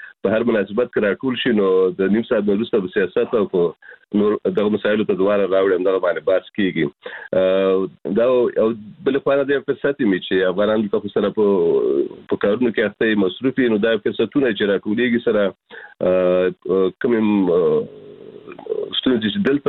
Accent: Kunar, Afghanistan; now in Germany; د کونړ نه راغلی یم،

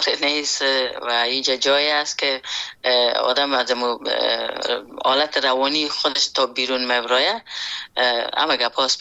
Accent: Afghanistan; born or raised there; moved away

